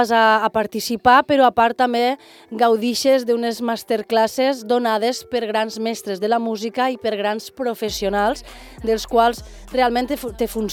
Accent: Catalonia, Spain; Penseu que jo quan vaig pel món i dic que sóc del Delta de l'Ebre, ningú sap on està

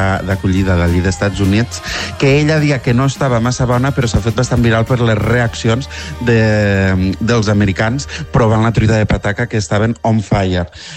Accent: Ulldecona, Catalonia, Spain; el meu poble, Ulldecona.

